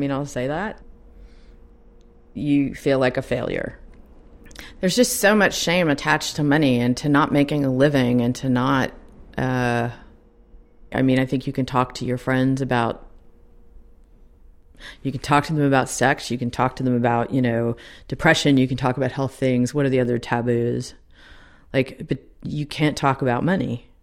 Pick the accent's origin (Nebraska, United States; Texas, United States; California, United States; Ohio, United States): Texas, United States; moved away as an adult; now in New York City, United States; I came here 30 years ago. I don't want to say I bought into the dream. I grew up in Texas. I never thought I would end up anywhere but New York City.